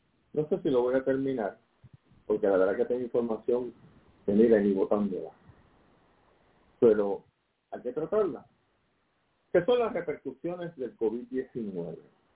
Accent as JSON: {"language": "Spanish", "country": "Puerto Rico", "tie": "born there", "said": "soy nacido en Barrio Obrero, Puerto Rico, el 31 de enero de 1957"}